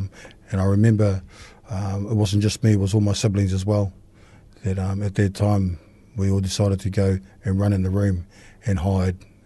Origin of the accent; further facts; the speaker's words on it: Hamilton, New Zealand; I grew up in Hamilton with my parents.